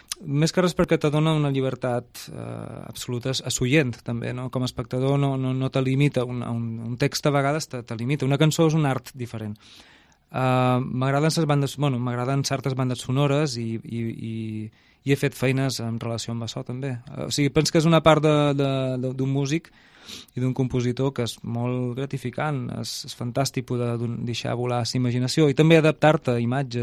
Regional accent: Balearic Islands, Spain; jo som menorquí, jo venc de Menorca

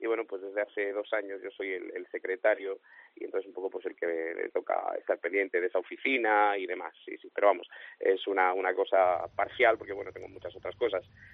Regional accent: Ponferrada, Castile and León, Spain; berciano y ponferradino seguro que sí. Y muy muy vinculado además a mi tierra y bueno, yo presumo de berciano.

